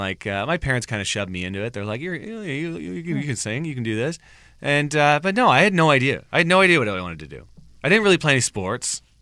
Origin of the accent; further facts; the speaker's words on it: Ontario, Canada; originally from a small farm town outside of London, Ontario, Canada. Small town, Canada.